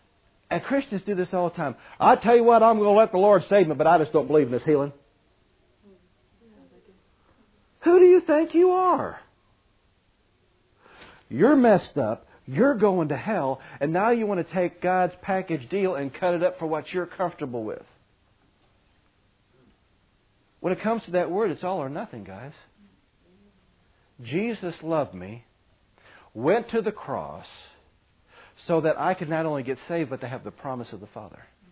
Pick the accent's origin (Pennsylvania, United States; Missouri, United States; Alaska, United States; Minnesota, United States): Pennsylvania, United States; We speak broken English and we're from America. Can't speak anything else. Pennsylvania, you know.